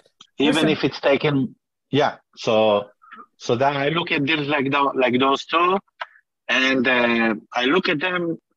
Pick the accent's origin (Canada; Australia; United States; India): Canada; I am Canadian.